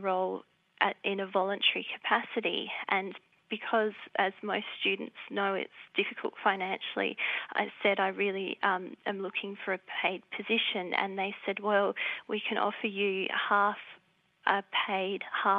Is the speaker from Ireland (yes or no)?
no; Australia; Yeah, well, I grew up in Australia, born here, and have actually had a couple of experiences.